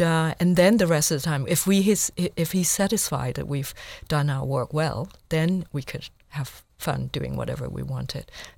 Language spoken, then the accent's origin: English; Hong Kong; when I was growing up in Hong Kong, even though I love school, I love my summer holidays more.